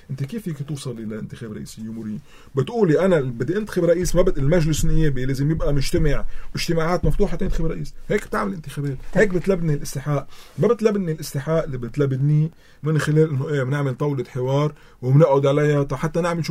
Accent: Lebanon; كلبنانيين

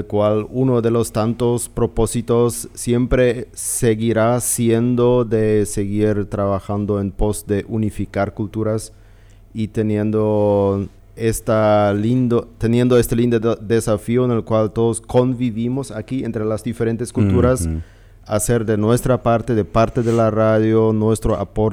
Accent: Chaco, Argentina; Pero juntos todos somos chaqueños y juntos queremos convivir y seguir creciendo juntos aquí también

